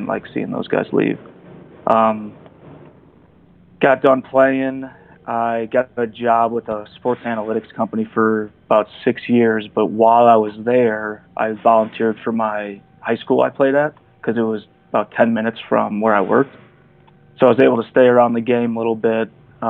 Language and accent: English; Chicago, Illinois, United States; I grew up outside of Chicago, about 20 miles north.